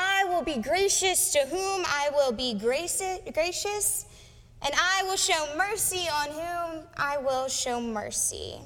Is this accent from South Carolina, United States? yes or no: yes; South Carolina, United States; As a child growing up in the Midlands of South Carolina, I can remember going to summer camp with my best friend year after year.